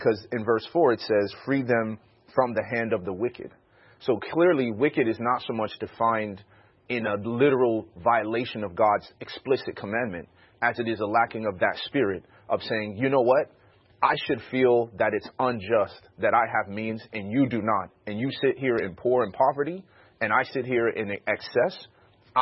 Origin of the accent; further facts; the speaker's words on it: Chicago, Illinois, United States; when I was growing up in Chicago and you had the influence of gangs and this driving your mentality